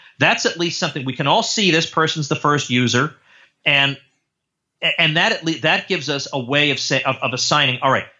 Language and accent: English; North Andover, Massachusetts, United States; I grew up in North Andover.